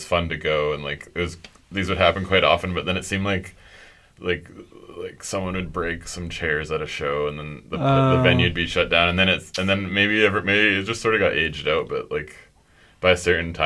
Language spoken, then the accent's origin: English; Moose Jaw, Saskatchewan, Canada; I'm from Moose Jaw, Saskatchewan